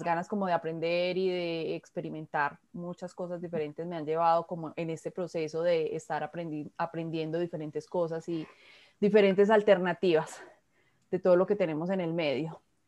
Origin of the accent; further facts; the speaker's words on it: Colombia; born there; Yo nací en Colombia y vivo actualmente en Colombia.